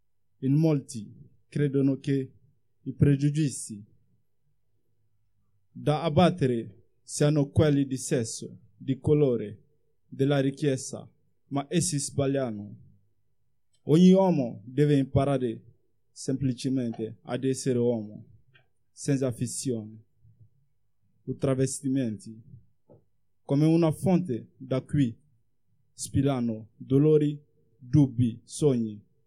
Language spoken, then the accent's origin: Italian; Mali; Italian is a second language; now in Italy; da dicembre 2014 sono in Italia e vengo dal Mali